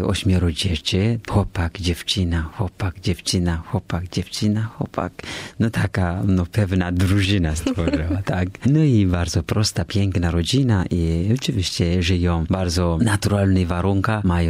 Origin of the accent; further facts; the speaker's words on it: Mikora, South Ethiopia, Ethiopia; born there; Polish is a second language; Ja pochodzę z Etiopii. Urodzony jestem w małej miejscowości Mikora w diecezji Hosana, południowej Etiopii.